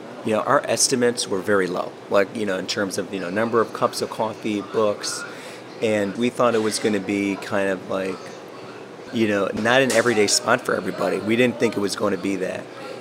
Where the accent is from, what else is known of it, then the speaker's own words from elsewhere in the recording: Hamtramck, Michigan, United States; I remember growing up in Hamtramck. Hamtramck was way more diverse. And my high school had 27 ethnicities.